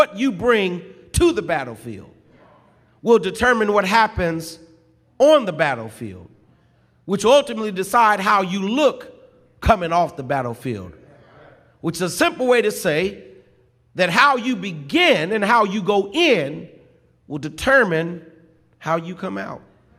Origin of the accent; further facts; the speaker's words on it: Chicago, Illinois, United States; And not only did my Cowboys lose, but my hometown team, the Chicago Bears, took a loss to the Miami Dolphins.